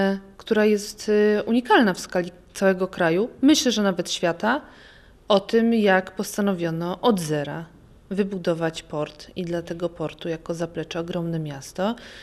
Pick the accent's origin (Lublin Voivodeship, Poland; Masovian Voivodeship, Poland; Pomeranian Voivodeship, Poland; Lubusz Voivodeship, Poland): Pomeranian Voivodeship, Poland; Gdynia; jesteśmy bardzo dumni z tego, że pochodzimy z Gdyni.